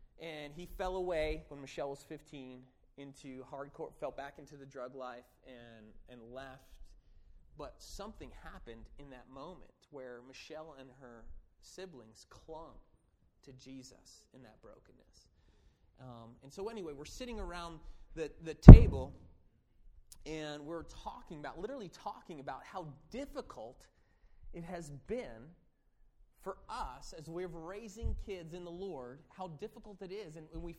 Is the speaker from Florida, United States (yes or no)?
no; New Jersey, United States; Now, I grew up in New Jersey, and what I've noticed living in the North, especially in New Jersey, is that when you talk about your heritage